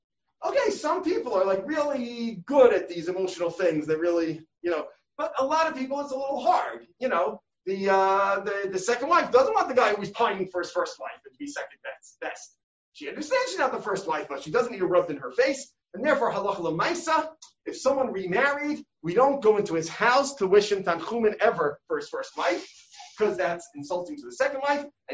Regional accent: Brooklyn, New York, United States; I grew up in Brooklyn. Anyone else here from Brooklyn?

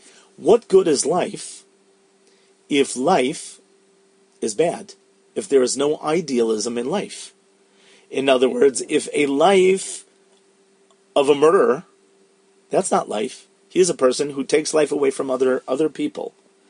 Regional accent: United States; Growing up in America, like most of the participants here, I remember being told as a kid

